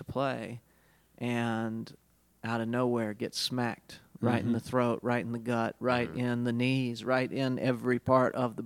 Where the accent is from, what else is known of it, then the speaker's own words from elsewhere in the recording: Memphis, Tennessee, United States; also born or lived in Jackson, Mississippi / York, Pennsylvania; I was born in Jackson, Mississippi. Then I moved to Memphis when I was four. Age 11 through 17, I spent in York, Pennsylvania. Then to Jackson, Tennessee for ages 18 and 19, and then back to Memphis.